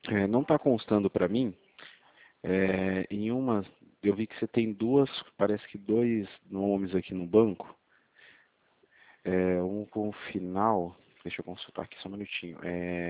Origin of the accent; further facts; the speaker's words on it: Presidente Prudente, São Paulo, Brazil; Meu DDD é 18, tá? Que eu sou daqui de Presidente Prudente.